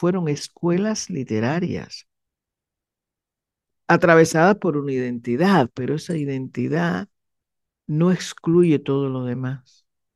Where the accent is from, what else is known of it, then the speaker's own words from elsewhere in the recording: Cuba; accent: Cuban; los cubanos, por ejemplo, tenemos un acento, ¿no? Igual que nosotros decimos, este que está acá atrás, nos comemos las letras, ¿no? Y tenemos determinadas variantes lexicológicas